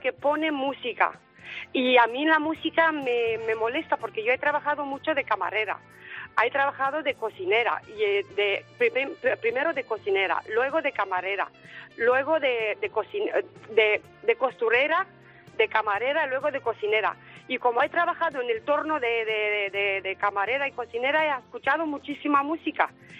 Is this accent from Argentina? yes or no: no; Romania; Spanish is a second language; now in Spain; De Rumanía.